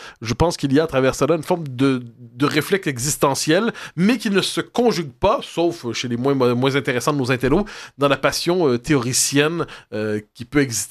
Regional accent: Quebec, Canada; Et ça, quand on est Québécois, dans un pays, le Canada, qui globalement nie l'existence du peuple québécois

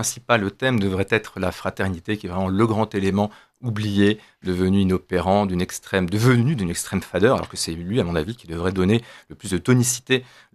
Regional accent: Toulouse, Occitanie, France; born there; Eh bien, alors je suis né à Toulouse

